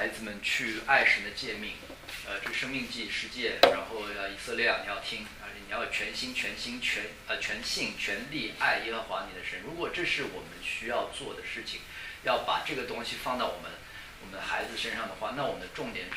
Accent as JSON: {"language": "Chinese", "country": "China", "tie": "born or raised there", "said": "我们特别是在大陆长大的"}